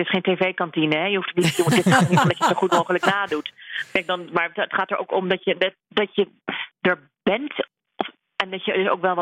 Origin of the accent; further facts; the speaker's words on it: The Hague, South Holland, Netherlands; Maar ik kom wel uit Den Haag. Geboren, ja. Getogen. Ja. Uit Den Haag-Genaar. Ik ben geen Haagenees, maar Haagenaar.